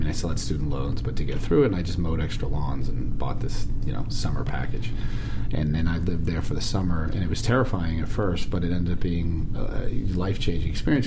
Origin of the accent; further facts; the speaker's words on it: New Hampshire, United States; I'm from New Hampshire.